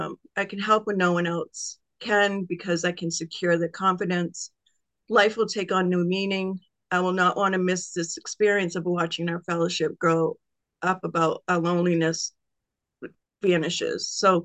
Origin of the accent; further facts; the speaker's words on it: Maine, United States; I'm from Maine, and I'm a recovered compulsive overeater.